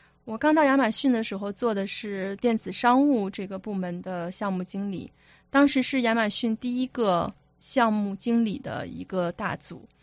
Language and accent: Chinese; Harbin, Heilongjiang, China; 从小开始吧，我是哈尔滨人